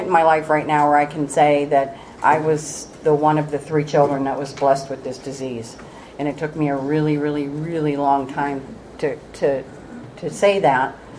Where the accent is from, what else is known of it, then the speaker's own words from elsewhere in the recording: Girard, United States; So I grew up in Girard, and like I said, it was a very dysfunctional home.